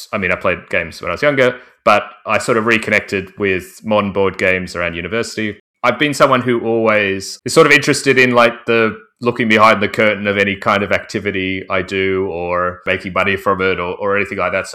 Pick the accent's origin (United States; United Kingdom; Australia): Australia; I'm very honored to be literally doubling the representation of my home country.